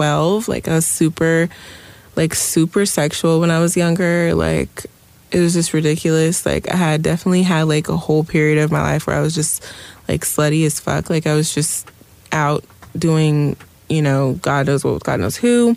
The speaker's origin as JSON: {"language": "English", "town": "Oxnard", "region": "California", "country": "United States", "lives_now": "Los Angeles, United States", "said": "I'm from Oxnard, and you'll hear me say LA a lot. I'm not from there, but I've been, or I'm not from here, but I have lived here for about, I think, maybe a little over 10 years."}